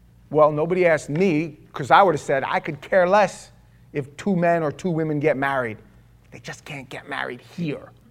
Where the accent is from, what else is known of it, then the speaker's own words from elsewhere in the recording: New York, United States; I grew up in New York, and they used to have this thing in the 70s and 80s